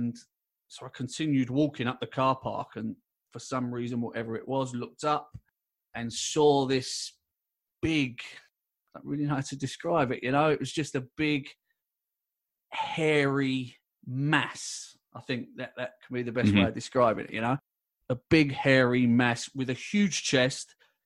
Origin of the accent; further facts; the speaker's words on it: London, United Kingdom; I was born and raised in London. London is a concrete jungle, you know. We don't see trees until we're maybe 12 year old if we're lucky